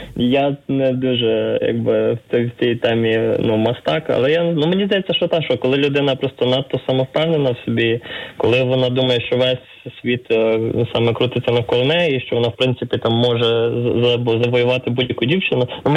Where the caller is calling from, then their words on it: Odesa, Odesa Oblast, Ukraine; я з Одеси.